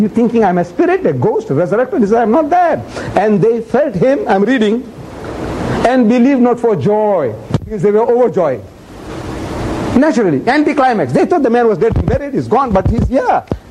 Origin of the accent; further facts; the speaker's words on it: India; English is a second language; English is a foreign language to me. I'm an Indian. Born in India. You see, I acquired this English from your people.